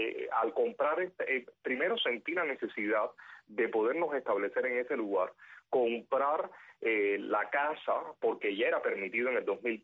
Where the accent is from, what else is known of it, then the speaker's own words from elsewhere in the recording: Cuba; en mi país. En Cuba